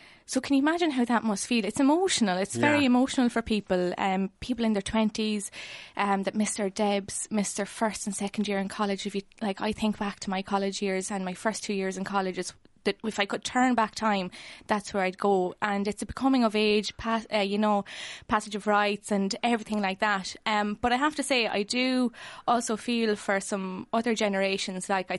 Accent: Carlow, Leinster, Ireland; Like, I'm originally from Carlow. The pubs in Carlow were packed last night.

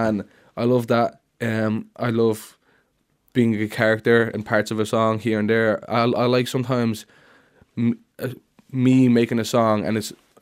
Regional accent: Ireland; I've just come to appreciate myself and my Irishness and accept myself as Irish, you know what I mean? I don't think it's anyone else's say whether or not I'm Irish. To me, I'm Irish

